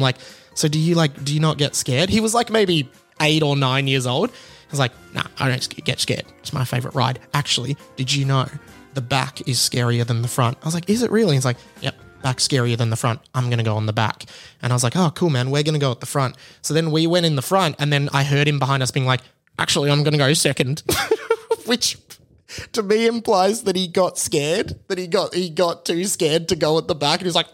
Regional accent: Melbourne, Victoria, Australia; my accent is from Melbourne in Australia where I live.

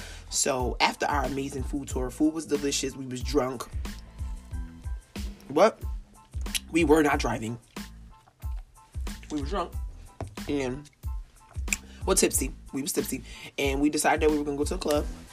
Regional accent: New Jersey, United States; Did not know. We're from New Jersey. We drive.

